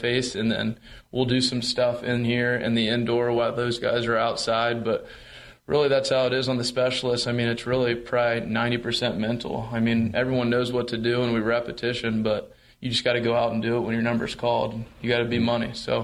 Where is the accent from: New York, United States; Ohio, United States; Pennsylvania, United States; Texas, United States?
Ohio, United States; Columbus; growing up in Columbus, Ohio, obviously watching Ohio State, my parents went there